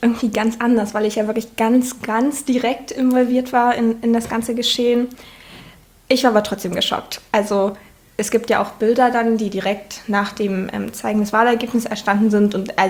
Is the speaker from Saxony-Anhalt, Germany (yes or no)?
yes; Saxony-Anhalt, Germany; Ich bin in Sachsen-Anhalt geboren und da zur Schule gegangen